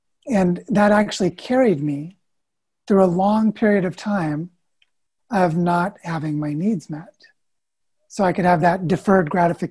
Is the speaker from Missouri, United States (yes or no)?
yes; Missouri, United States; growing up in Southwest Missouri and on a chicken farm where my mom had a collection of books